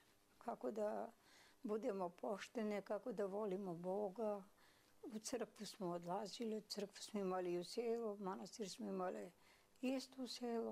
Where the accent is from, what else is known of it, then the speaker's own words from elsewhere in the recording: Kučevište, Skopje, North Macedonia; Sam rođen na selo Kučevište, srpsko selo, 42. godine.